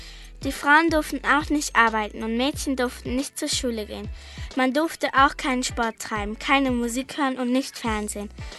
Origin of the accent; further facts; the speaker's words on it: Germany; born there; Ich bin ja auch in Deutschland geboren worden.